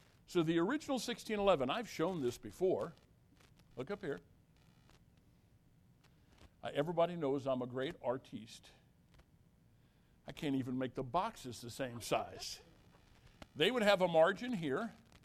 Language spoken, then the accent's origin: English; United States; Folks, I grew up on the Mississippi River Valley.